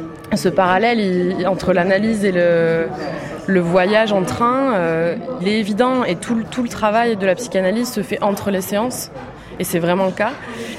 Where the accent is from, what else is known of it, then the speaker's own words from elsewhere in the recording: Albi, Occitanie, France; Alors moi je suis née à Albi, j'ai grandi à Albi, donc dans la région toulousaine.